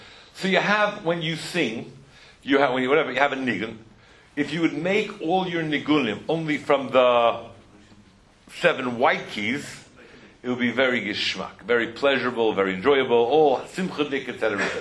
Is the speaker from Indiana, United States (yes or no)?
no; New York, United States; I grew up in New York. I'm a total ignorance.